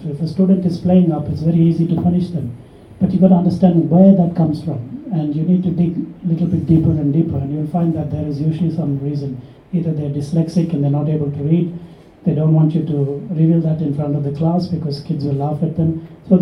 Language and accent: English; Pondicherry, Puducherry, India; now in Australia; I came back to India, but I found that none of that that I was holding on to existed in India anymore, in my hometown, Pondicherry.